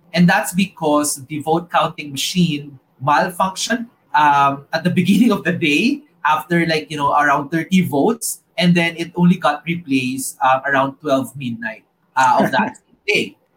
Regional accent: Philippines; So as a Filipino, I would like to say that I hope that I hope that we can move forward as a country with this particular results.

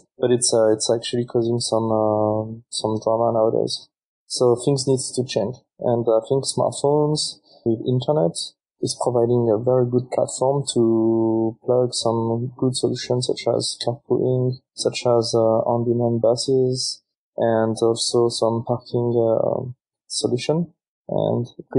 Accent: France; now in Australia; So I'm actually from France, just in case it's not obvious.

